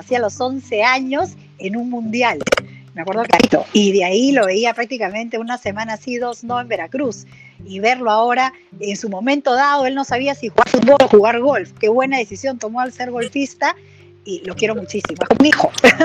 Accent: Peru; also born or lived in Mexico; es la primera vez que voy a poder aquí en mi tierra transmitir un poco de todo lo que he aprendido con más de la mitad de mi vida viviendo en el extranjero

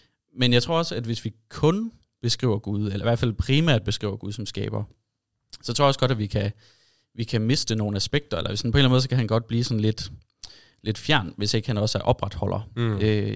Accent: Børkop, Region of Southern Denmark, Denmark; Jeg er fra Børkop.

